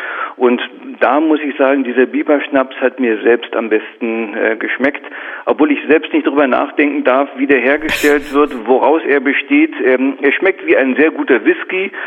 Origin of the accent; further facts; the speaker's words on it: Berlin, Germany; Also als Berliner würde ich mal ein bisschen flapsig sagen